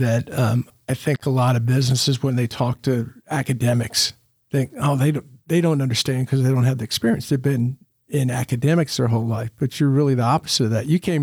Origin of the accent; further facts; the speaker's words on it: Tennessee, United States; maybe this is a little biased for growing up in Tennessee